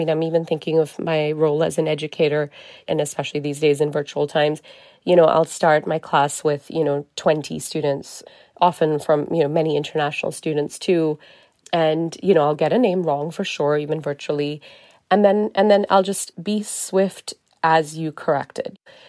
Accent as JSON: {"language": "English", "country": "Singapore", "tie": "born or raised there", "said": "growing up in Singapore, where especially people who are Christian would often have dual names."}